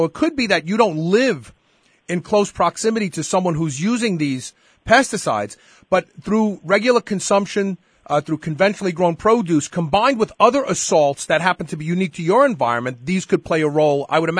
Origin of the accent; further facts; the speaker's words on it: New York City, New York, United States; I grew up in Brooklyn. I'm 55 years old.